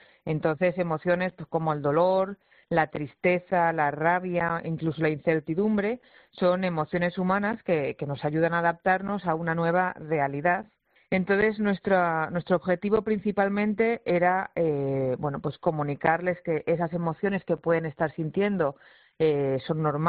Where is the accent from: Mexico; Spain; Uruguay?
Spain; Asturias; Yo, como bien ha dicho, soy asturiana y no había pasado por Valencia